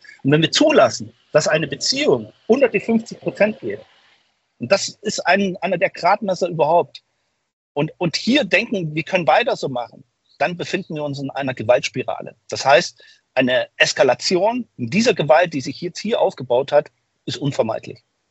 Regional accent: Germany; ich bin zwar jüdischer Abstammung, aber ich bin in der DDR aufgewachsen und habe eine christliche Prägung

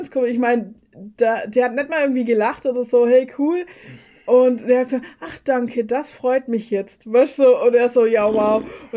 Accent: Baden-Württemberg, Germany; es war perfekt für mich als Schwäbin

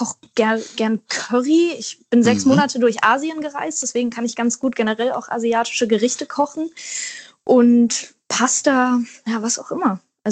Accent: Wedel, Schleswig-Holstein, Germany; now in Berlin, Germany; Also meine Kindheit in Wedel war ganz toll. Ich habe ganz viele Freunde da und ich verbinde so viele tolle Momente mit der Stadt.

